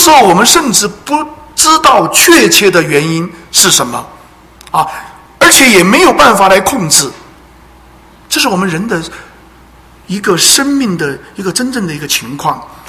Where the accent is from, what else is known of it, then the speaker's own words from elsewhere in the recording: China; 我们中国人讲的哈